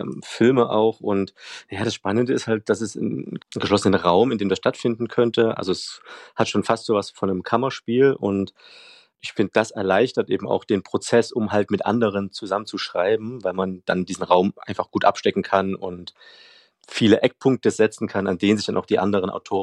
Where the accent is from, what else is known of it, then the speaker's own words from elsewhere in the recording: Leipzig, Saxony, Germany; als Vorbildstadt habe ich halt meine Heimatstadt Leipzig genommen.